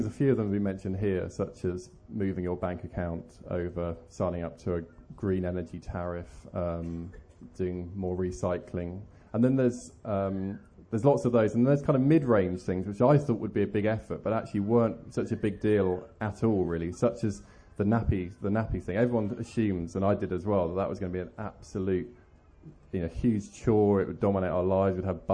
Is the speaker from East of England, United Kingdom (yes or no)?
no; South West England, United Kingdom; and I grew up in Cornwall